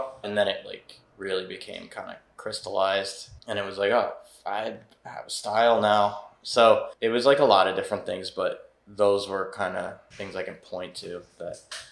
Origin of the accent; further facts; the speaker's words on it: Massachusetts, United States; now in Miami, United States; I'm from Berkshire County, Western Mass, kind of countryside, small towns.